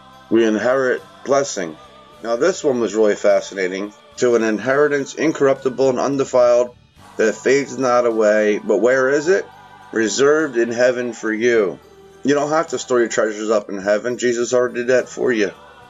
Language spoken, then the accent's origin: English; Philadelphia, Pennsylvania, United States; You know, I'm from Philly.